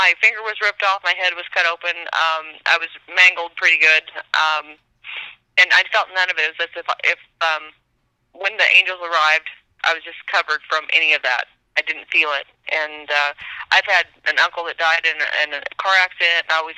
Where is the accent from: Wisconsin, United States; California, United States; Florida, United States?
California, United States; Stockton; born there; also born or lived in Oklahoma / Arkansas / Missouri; Was actually born in California and yeah. ended up Oklahoma, Arkansas, Missouri, and then back out here again.